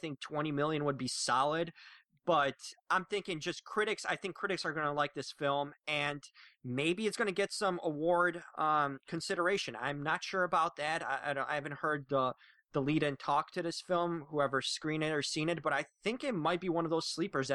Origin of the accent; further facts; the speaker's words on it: Chicago, Illinois, United States; It's obviously about an attorney from Chicago, from my hometown right here